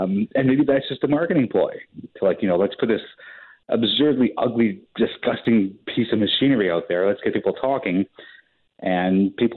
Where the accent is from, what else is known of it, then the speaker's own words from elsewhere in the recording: Canada; Look at us being Canadian and polite.